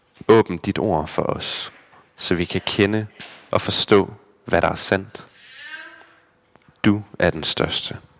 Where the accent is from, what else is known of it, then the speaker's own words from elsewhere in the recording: Aulum, Central Denmark Region, Denmark; Jeg er vokset op i Aulum.